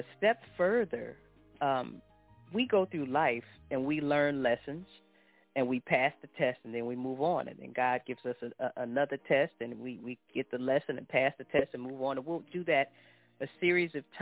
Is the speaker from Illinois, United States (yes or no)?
yes; Chicago, Illinois, United States; I'm from Chicago. I used to record and perform music and do spoken word out there.